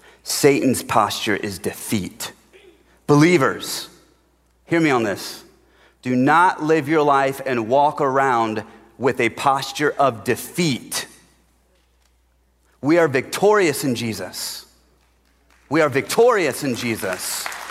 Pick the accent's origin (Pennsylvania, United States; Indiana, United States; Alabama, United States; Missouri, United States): Indiana, United States; Sorry, I grew up in Northern Indiana. That's just what I am.